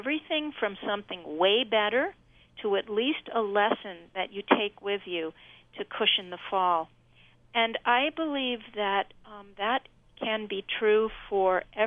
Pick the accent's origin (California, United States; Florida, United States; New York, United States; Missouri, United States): New York, United States; New York City; since I'm a New Yorker, I mean the vibe in the city was one of so much love and love toward each other